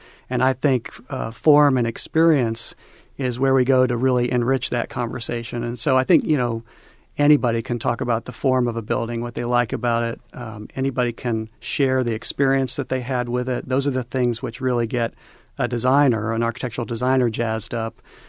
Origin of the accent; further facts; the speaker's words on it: Indianapolis, Indiana, United States; now in Cincinnati, United States; I come from Indianapolis. We had nothing like this.